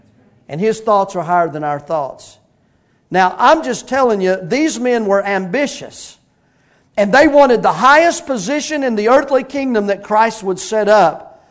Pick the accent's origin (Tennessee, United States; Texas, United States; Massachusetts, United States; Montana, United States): Tennessee, United States; Soddy-Daisy; Well, by the way, I'm from Soddy Daisy, Tennessee, so Nam Noster wasn't that big of a deal.